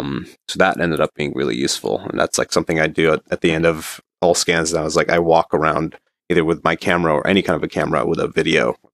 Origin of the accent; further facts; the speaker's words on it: Beirut, Beirut Governorate, Lebanon; I mean, I grew up in Beirut